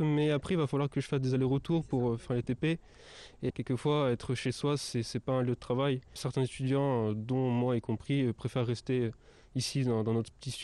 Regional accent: Brest, Brittany, France; je suis étudiant, j'habite loin, je suis de Brest, moi

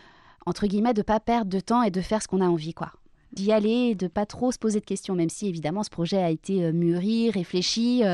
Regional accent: Laval, Pays de la Loire, France; born there; je suis née à Laval. Alors, j'ai fait un petit crochet à Rennes dans le cadre de mes études, mais je suis revenue en Mayenne pour travailler

